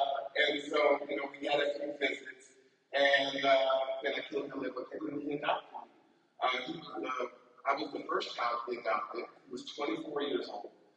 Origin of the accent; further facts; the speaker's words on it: Buffalo, New York, United States; born there; But I was born in Buffalo, New York in 1973 to a single mother when I was 16.